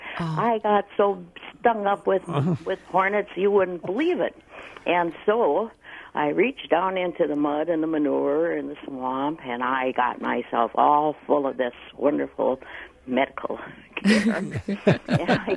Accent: Edgar, Wisconsin, United States; now in Grafton, United States; I grew up in Marathon County out in Edgar, out in the country.

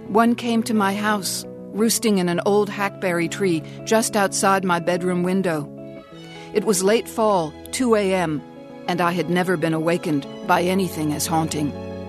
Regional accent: Manhattan, New York, United States; moved away as an adult; also born or lived in Wisconsin; I'm a city girl. Born and raised in Manhattan, reared in an Upper East Side brownstone on the edge of Spanish Harlem. When I moved to Wisconsin for graduate school, I wanted to grasp what was for me a strange, alien world.

